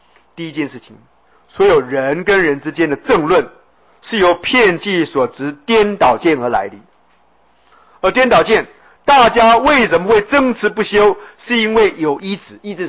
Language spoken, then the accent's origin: Chinese; Taiwan; 一个台湾老乡